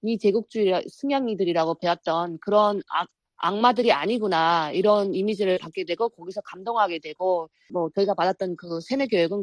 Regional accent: North Korea; now in United States; 우리 탈북민들이 모여서 수양회를 하거든요. 저희가 다 부모 친척도 없고 고향도 못 가고 하니까

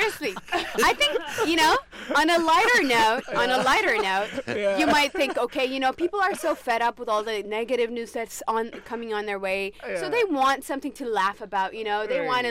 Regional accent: Eritrea; I'm originally from Eritrea.

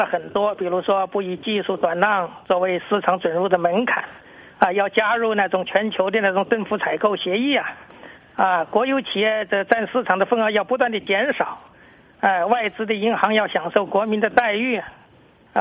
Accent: China; 作为中国人呢

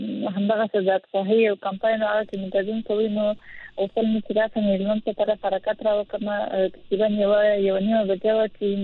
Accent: Helmand, Afghanistan; زه خپله د هلمند دی یم، اوسېدونکي یم، همدلته اوسېدلې یم او زده کړې مې کړې په دې ټولنه کې رالوې شوې یم.

